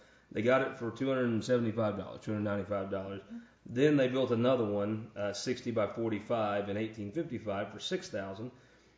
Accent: Missouri, United States; Now, I'm from the Boot Hill. We call a ford basically a shallow part in the creek where you can cross.

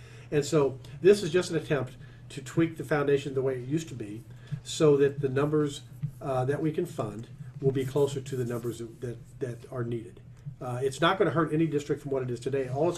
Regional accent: Kansas City, Missouri, United States; I'm from Kansas City, so I'm not so familiar with that.

